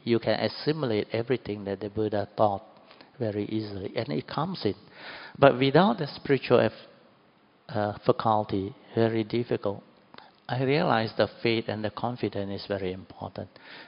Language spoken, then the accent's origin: English; Kedah, Malaysia; I was from Kedah, very Ulu state.